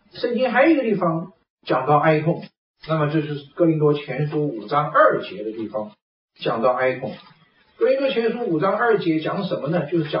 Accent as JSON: {"language": "Chinese", "country": "China", "said": "我们读这个两个字的时候，我们中国人体会了"}